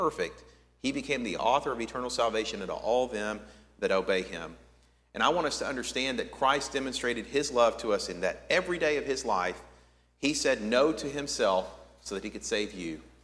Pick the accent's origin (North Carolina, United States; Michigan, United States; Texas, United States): Texas, United States; Baytown; born there; I was born in Baytown, that I was born to a relatively middle-class family named you know